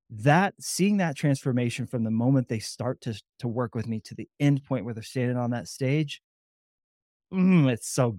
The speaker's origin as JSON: {"language": "English", "town": "Kansas City", "region": "Missouri", "country": "United States", "moved": "yes", "lives_now": "Denver, United States", "said": "But I'm originally from Kansas City. Now I live in Denver, the Denver area now."}